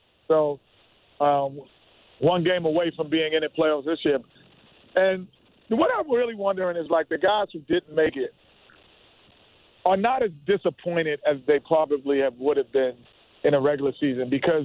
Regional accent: New York City, New York, United States; I played in the NBA over a decade. I grew up in New York City.

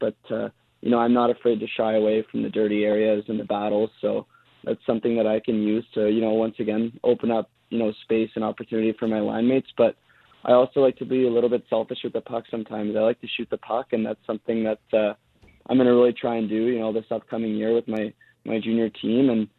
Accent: Ottawa, Ontario, Canada; being a Canadian kid from Ottawa, Ontario, you definitely watch a lot of Canadian hockey

